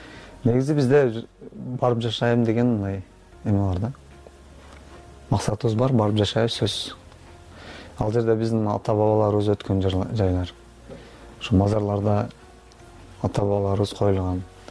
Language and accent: Kyrgyz; Batken, Batken Region, Kyrgyzstan; Бул жака биз өз Баткенден октябрда келдик да